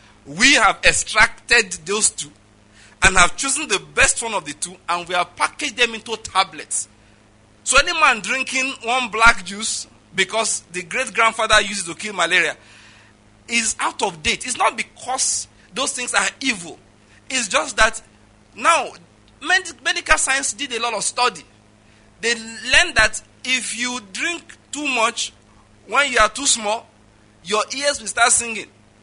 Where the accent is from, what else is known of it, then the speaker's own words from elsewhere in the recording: Western Nigeria, Nigeria; I'm from the West in Nigeria.